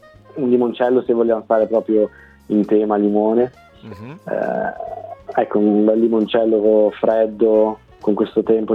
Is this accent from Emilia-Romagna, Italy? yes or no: no; Monza, Lombardy, Italy; io vengo da Monza, nord Italia ovviamente, e dall'età di 16 anni ho iniziato a lavorare in pasticcerie.